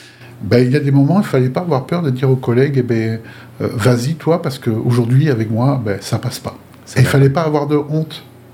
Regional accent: Paris, Île-de-France, France; born there; je suis né à Paris par accident. Mon père travaillait au Cameroun.

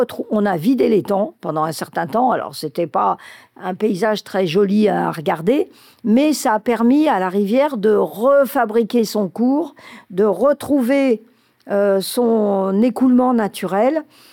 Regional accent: Saint-Sauvant, Nouvelle-Aquitaine, France; puisque moi je suis de Saint-Sauvent

